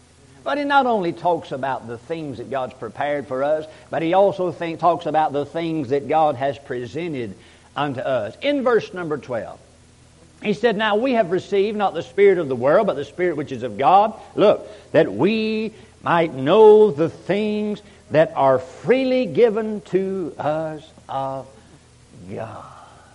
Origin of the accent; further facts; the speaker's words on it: Gulfport, Mississippi, United States; born there; I was born in Gulfport, Mississippi.